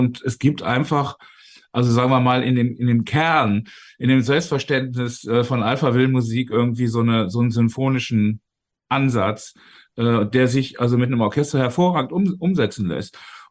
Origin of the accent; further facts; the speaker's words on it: Berlin, Germany; ich sage, nein, ich bin nicht aus Wales, ich bin aus Berlin.